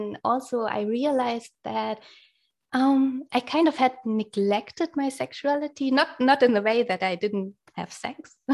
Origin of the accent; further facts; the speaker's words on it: Germany; first language German; English is a second language; Like, English is not my native language.